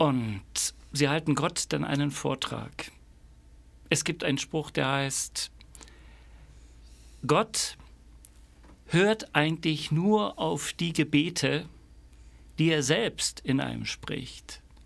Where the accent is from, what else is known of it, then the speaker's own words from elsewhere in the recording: Berlin, Germany; Denn ich komme aus Ost-Berlin. Das ist sozusagen, wenn man so will, eine Hochburg des Atheismus. Jetzt bin ich aber im frommen Süden gelandet.